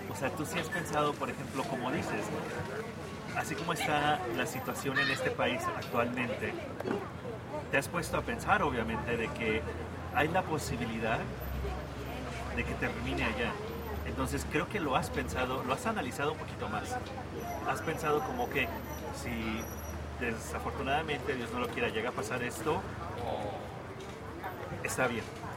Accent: United States; etapas de la vida de mis papás cuando crecimos aquí en Estados Unidos.

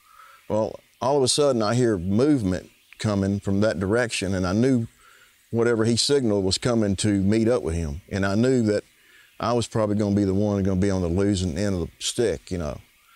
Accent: Kechai, Louisiana, United States; I'm from Kechai, Louisiana.

